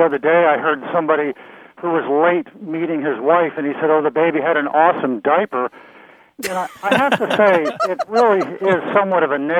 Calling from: Vermont, United States; I'm calling from Vermont.

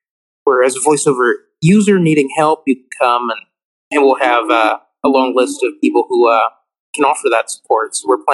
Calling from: New Westminster, British Columbia, Canada; So I'm broadcasting from New Westminster, British Columbia, but based out of Bowen Island, British Columbia.

